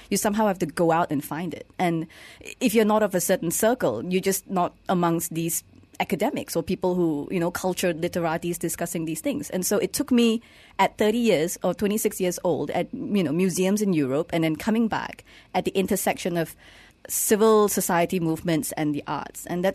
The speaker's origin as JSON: {"language": "English", "town": "Ipoh", "region": "Perak", "country": "Malaysia", "moved": "as an adult", "lives_now": "Kuala Lumpur, Malaysia", "said": "Yes, I'm from Ipoh originally, but since I was 18, I've been in KL."}